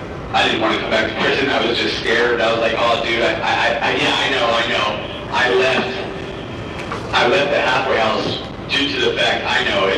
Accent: California, United States; I'm not from here. I'm from California.

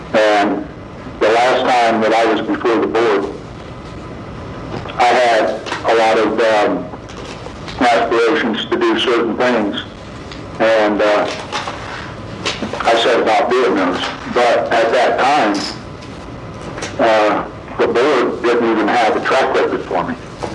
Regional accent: Marion, Ohio, United States; There's a lot of people that I grew up with in Marion, Ohio, because that's where I was born

